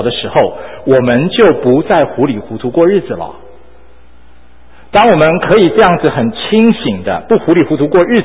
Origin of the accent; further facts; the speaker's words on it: Taiwan; 我来自台湾，我以前要当兵，我当兵去战过卫兵，